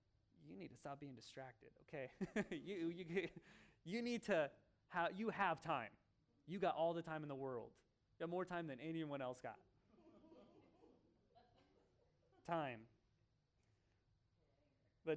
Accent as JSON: {"language": "English", "region": "Oregon", "country": "United States", "tie": "born or raised there", "said": "when I grew up in Oregon, and there was this thing called rain out there"}